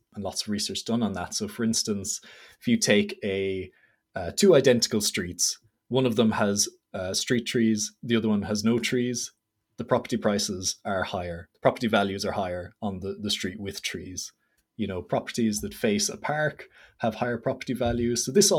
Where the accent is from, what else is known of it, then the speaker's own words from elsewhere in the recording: Ireland; quite, I guess, important to me as an Irish person